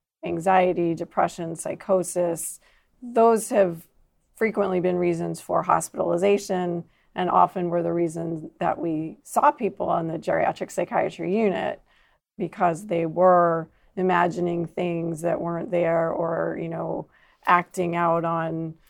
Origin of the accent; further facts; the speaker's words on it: Philadelphia, Pennsylvania, United States; I grew up in Philadelphia and I had very active grandparents.